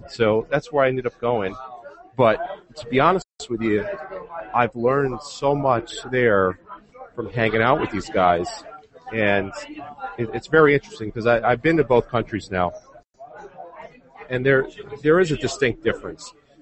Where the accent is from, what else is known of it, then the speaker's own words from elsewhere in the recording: New York, United States; You know, I'm from New York, and there's a lot of Dominicans in New York.